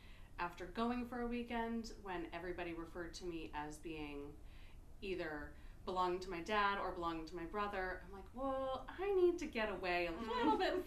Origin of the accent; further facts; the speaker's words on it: Seattle, Washington, United States; I grew up in Seattle.